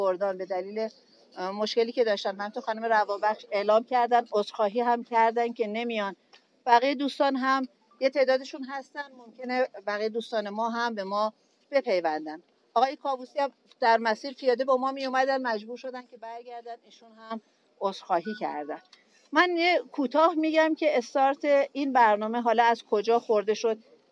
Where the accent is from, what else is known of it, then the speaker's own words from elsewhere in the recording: Hamadan, Iran; همدان از دیرباز مهد کوهنوردی ایران بوده. ما در شهر خودمون کوهنوردهای بسیار بزرگی رو در حقیقت از دامن کوهستان الوند معرفی کردیم.